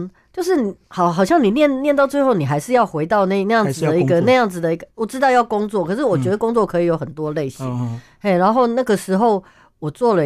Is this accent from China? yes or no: no; Taiwan; 他一开始就看到我知道我是台湾来的